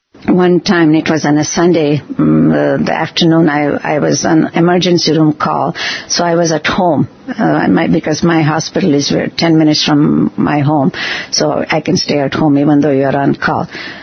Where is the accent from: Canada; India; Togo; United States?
India; now in Western world; since we moved from India and we live in a Western world, so a lot of our people, you know, used to scare us